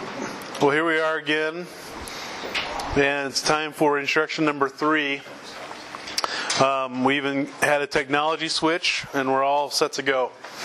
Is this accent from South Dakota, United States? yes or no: no; Evansville, Indiana, United States; Then you have I-69 that they're building up from Evansville, my hometown.